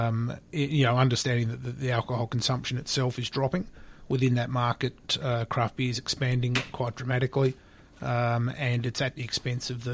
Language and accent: English; Australia; Being Australian, and just a dabble in the overseas.